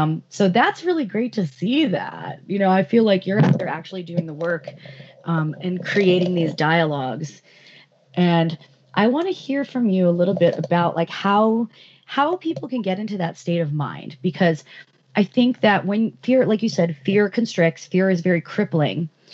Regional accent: East Coast, United States; and years later, you know, I'm growing up on the East Coast, and my mom is so paranoid about the doors being locked

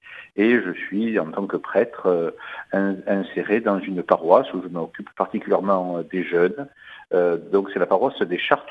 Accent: Marseille, Provence-Alpes-Côte d'Azur, France; je suis de Marseille et j'ai 49 ans depuis quelques jours et je suis donc religieux et prêtre

